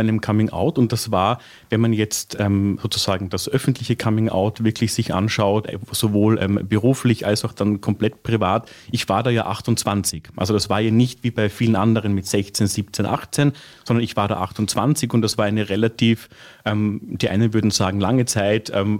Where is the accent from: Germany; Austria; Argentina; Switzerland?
Austria; Carinthia; ich bin ja in Kärnten aufgewachsen, also im Süden von Österreich.